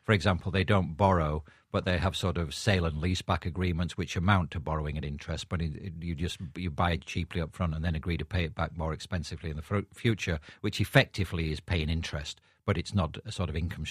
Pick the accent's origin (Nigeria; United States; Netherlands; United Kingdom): United Kingdom; England; I'm actually Irish descent … I do have an English passport, and I am English. I was brought up in England.